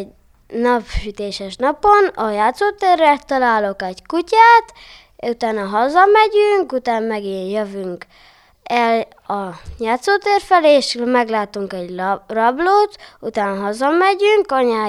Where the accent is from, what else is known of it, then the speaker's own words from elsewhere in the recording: Debrecen, Hajdú-Bihar, Hungary; Bejárós és debreceni vagyok.